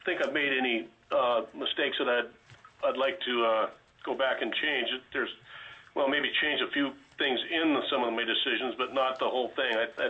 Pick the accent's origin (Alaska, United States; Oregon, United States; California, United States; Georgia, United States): Alaska, United States; Petersburg; for the record. I was born and raised in Petersburg, a third-generation commercial fisherman.